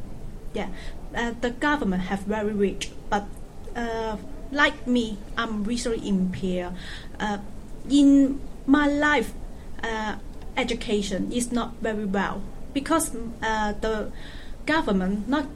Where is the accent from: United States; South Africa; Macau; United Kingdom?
Macau; English is a second language; I'm from China, Macau.